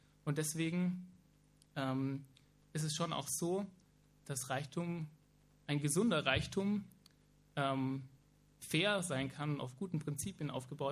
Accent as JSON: {"language": "German", "country": "Germany", "said": "ganz besonders als Deutsche. Wir hier in unserer Region zum Beispiel, wir profitieren auch ganz viel davon, dass Waffen exportiert werden."}